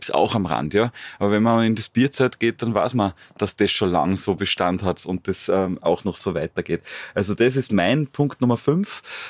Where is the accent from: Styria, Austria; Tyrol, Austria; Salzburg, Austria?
Salzburg, Austria; für meine alte Heimat Salzburg, die das verstehen, wie eine Region funktioniert